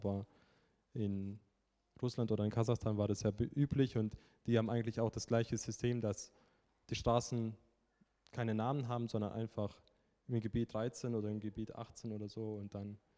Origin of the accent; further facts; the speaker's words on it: Bolivia; bis auf das Mädchen sind wir die, wir aus Bolivien gekommen sind